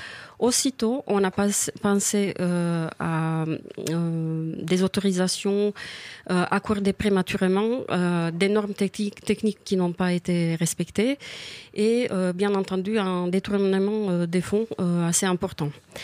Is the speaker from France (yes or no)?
no; Serbia; la gare ferroviaire de Novi Sad, il s'agit de la deuxième ville de mon pays natal